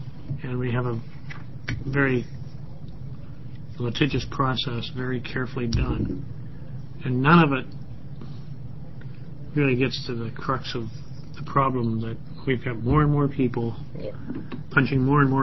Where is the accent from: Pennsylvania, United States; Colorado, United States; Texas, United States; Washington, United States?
Pennsylvania, United States; I kept visualizing the old farm that I grew up on in Pennsylvania.